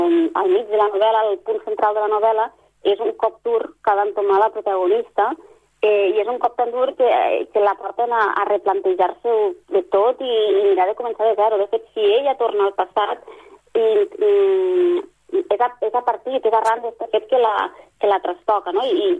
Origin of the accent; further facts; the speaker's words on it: Les Cases d'Alcanar, Catalonia, Spain; soc de les Cases d'Alcanar i amb una amiga sempre he comentat que realment som un poble tan petit que és com una mica salvatge, no?